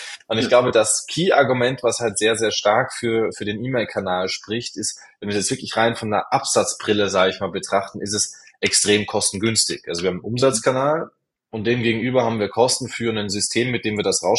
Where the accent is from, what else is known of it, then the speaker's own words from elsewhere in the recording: Austria; now in Germany; mittlerweile ist Köln schon mal mitunter meine Lieblingsstadt als Österreicher in Deutschland.